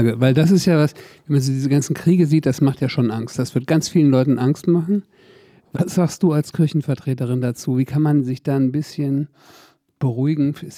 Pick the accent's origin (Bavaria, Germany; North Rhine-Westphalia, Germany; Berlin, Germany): Berlin, Germany; Ich komme aus Berlin, da gibt es die auch.